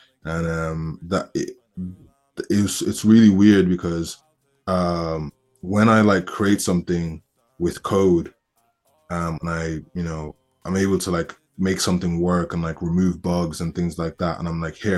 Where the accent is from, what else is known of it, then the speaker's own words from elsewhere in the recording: Ireland; I feel like I grew up in Ireland. So in terms of like where I feel like I'm really from, you know, I will have to say Ireland. I feel like I have I have my roots, obviously, from Nigeria